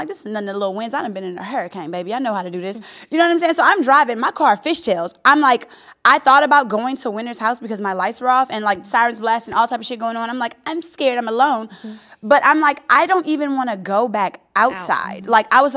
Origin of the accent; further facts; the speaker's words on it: the South, United States; mind you, I am from the South. I have gone through hurricanes.